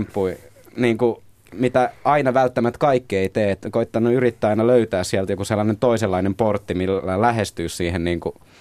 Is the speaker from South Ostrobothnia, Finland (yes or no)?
no; Helsinki, Uusimaa, Finland; mistä mä oon kotoisin Torpparimäestä ja sieltä päin